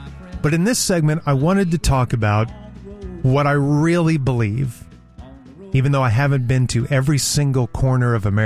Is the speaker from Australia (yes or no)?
no; Amarillo, Texas, United States; I am a native Texan, and I was born in West Texas in Amarillo.